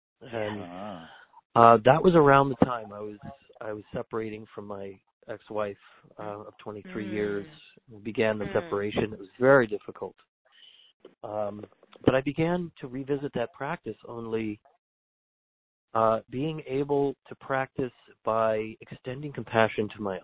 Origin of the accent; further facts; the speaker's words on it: California, United States; and I'm a Californian, and I know the whole state really well.